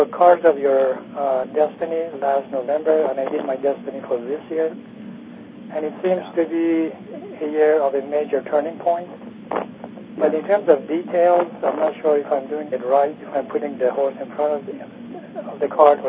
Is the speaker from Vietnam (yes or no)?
no; Iran; now in Los Angeles, United States; I'm located in Los Angeles, but originally I'm from Iran.